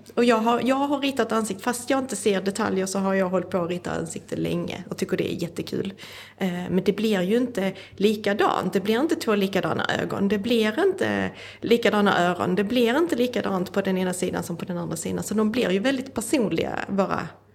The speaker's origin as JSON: {"language": "Swedish", "region": "Skåne", "country": "Sweden", "said": "Så jag har åkt upp här till Stockholm, jag kommer ju från Skåne."}